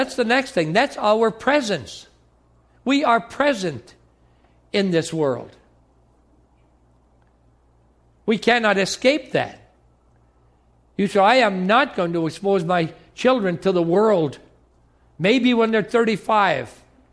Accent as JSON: {"language": "English", "region": "Michigan", "country": "United States", "said": "It's probably my brogue. I'm from the UP of Michigan. And it's probably my accent."}